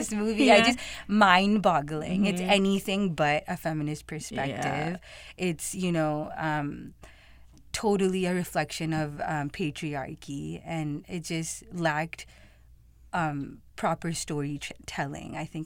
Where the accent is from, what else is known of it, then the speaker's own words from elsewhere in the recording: Pakistan; people that I myself know as a Pakistani